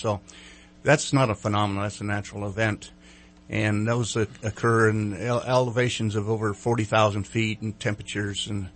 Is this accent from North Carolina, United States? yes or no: no; California, United States; I grew up, I was born out here in Northern California and grew up here and a very outdoorsy type person